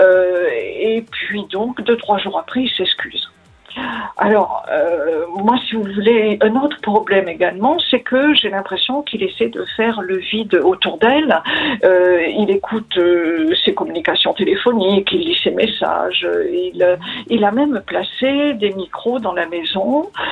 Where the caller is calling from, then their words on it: Biarritz, Nouvelle-Aquitaine, France; Je suis de Biarritz.